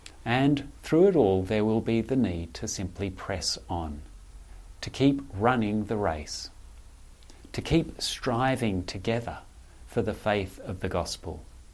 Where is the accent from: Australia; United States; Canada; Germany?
Australia; Canberra, Australian Capital Territory; When I was growing up in Canberra, often on a Saturday I would go for a ride around Lake Burley Griffin.